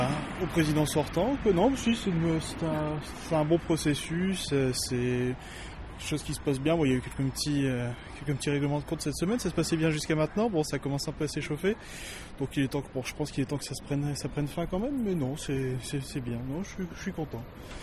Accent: Cambrai, Hauts-de-France, France; now in Villeurbanne, France; Moi, je suis originaire de Cambrai, près de Lille. Mais donc depuis que je suis à l'IEP, je suis à Villeurbanne.

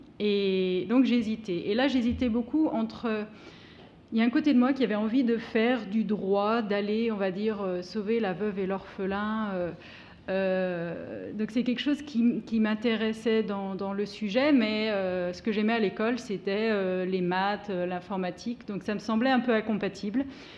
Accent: Saint-Étienne, Auvergne-Rhône-Alpes, France; now in New York, United States; je suis partie de Saint-Étienne, ma ville natale, et donc arrivée maintenant à New York où je travaille pour Google.

